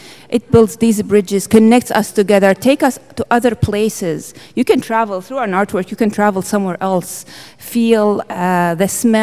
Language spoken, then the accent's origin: English; Homs, Homs Governorate, Syria; I was born in Syria, Homs, and we lived in a community where Muslims are and Christians are neighbors, friends.